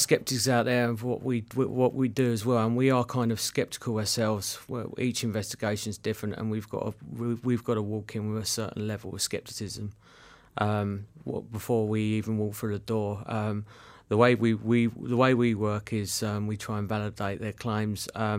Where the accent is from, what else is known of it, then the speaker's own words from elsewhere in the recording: England, United Kingdom; I obviously tell by my accent I was brought up in England.